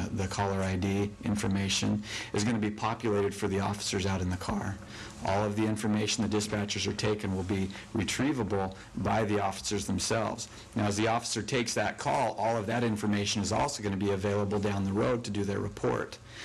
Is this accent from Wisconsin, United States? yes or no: no; Utah, United States; I'm from Utah and happy to be in Petersburg.